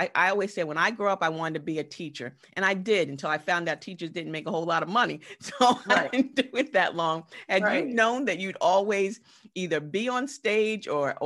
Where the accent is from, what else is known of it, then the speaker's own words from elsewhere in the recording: New York, United States; I'm from New York, so I know, you know, Broadway, and I know the big plays and stuff